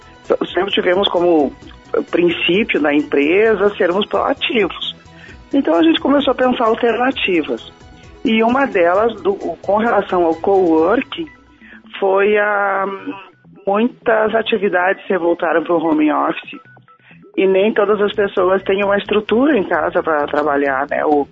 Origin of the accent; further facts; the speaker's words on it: Rio Grande do Sul, Brazil; somos gaúchos.